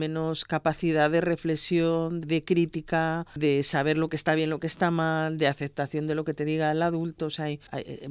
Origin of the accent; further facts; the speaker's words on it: Torrelavega, Cantabria, Spain; De ilustre torrelavegense, como soy de Torrelavega, ¿no?